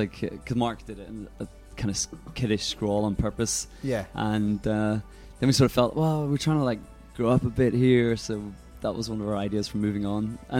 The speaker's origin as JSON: {"language": "English", "region": "Northern Ireland", "country": "United Kingdom", "tie": "born or raised there", "said": "growing up in the Troubles in Northern Ireland"}